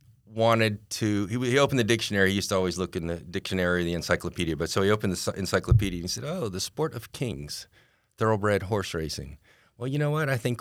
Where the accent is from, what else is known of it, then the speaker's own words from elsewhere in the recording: Winter Haven, Florida, United States; We didn't even have air conditioner in our. We went to Lakeship Elementary, and we didn't even have air conditioners till third grade